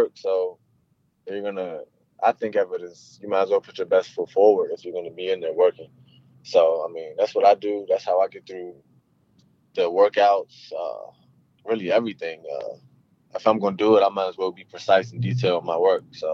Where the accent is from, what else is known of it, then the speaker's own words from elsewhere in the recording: Maryland, United States; With the fact that I'm from Maryland, I wanted to stay home and do something kind of different.